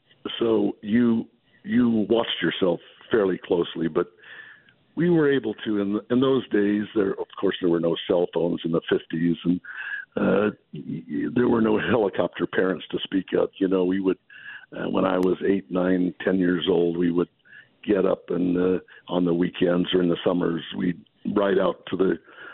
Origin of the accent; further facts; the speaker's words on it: Fowler, California, United States; I grew up in Fowler, California, which is a small agricultural community about 10 miles south of Fresno, right in the heart of the San Joaquin Valley.